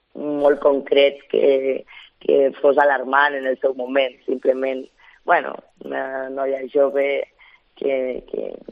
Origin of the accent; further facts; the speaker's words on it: Lleida, Catalonia, Spain; Jo vaig néixer a Lleida, a l'Arnau.